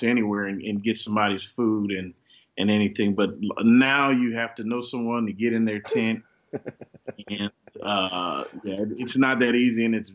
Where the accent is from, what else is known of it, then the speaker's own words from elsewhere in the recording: Houston, Texas, United States; Born and raised in Houston, Texas. Family's from Louisiana. So I like to tell people I grew up in Texas, but I grew up in Louisiana on the weekends.